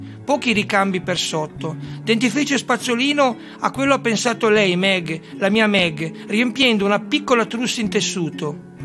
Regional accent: Bologna, Emilia-Romagna, Italy; born there; 2 riguardano la storia del mio paese, l'Italia. Da lì vengo, sono nato a Bologna.

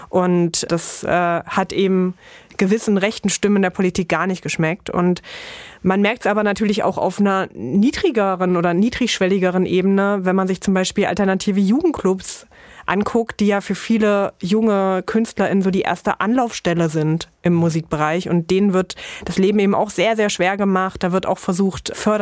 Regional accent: Dessau, Saxony-Anhalt, Germany; born there; ich bin ja gebürtige Dessauerin und war schon sehr, sehr früh sehr, sehr großer Hip-Hop-Fan.

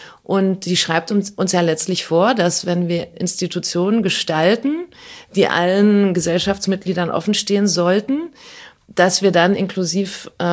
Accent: Harz, Germany; Also ich bin im Harz zur Schule gegangen, wirklich in der Provinz, kann man sagen, also eine Kleinstadt.

